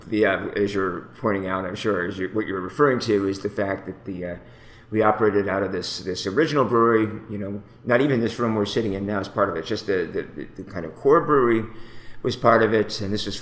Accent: Pennsylvania, United States; now in Evanston, United States; I grew up in Pennsylvania, but I moved to Evanston for graduate school at Northwestern, which was like 35 years ago. And pretty much have been here ever since.

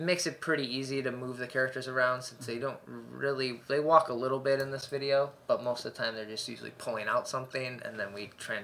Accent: United States; And so as an American who does everything online, orders tickets, books flights, travels

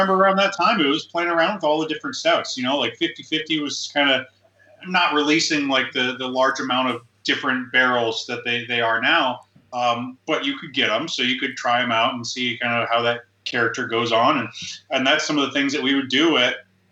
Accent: Illinois, United States; I'm from Illinois, so coming back to the Midwest is something that I really wanted to do. My family was here.

